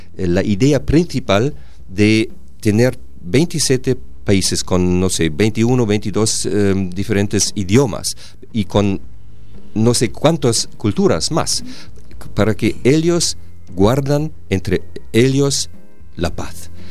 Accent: Germany; Yo sé que soy el embajador alemán hablando

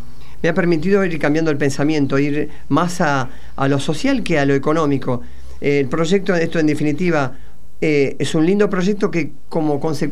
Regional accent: Argentina; Entonces pido disculpas por haber defendido mi integridad como argentino

